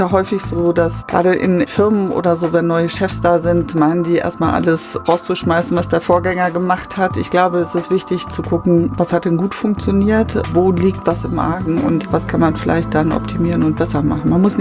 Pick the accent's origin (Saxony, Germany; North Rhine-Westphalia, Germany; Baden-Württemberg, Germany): North Rhine-Westphalia, Germany; ich bin im Kreis Warendorf groß geworden. Also das ist ja die Pferdestadt. Und mein Vater war dort Pfarrer. Ich bin dort als vierte Tochter zur Welt gekommen.